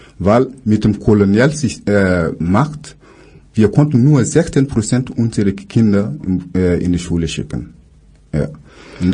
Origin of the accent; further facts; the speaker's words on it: Burkina Faso; Ich bin aus Burkina Faso